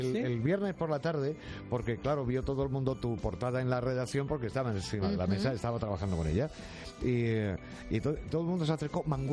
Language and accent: Spanish; Spain; soy español.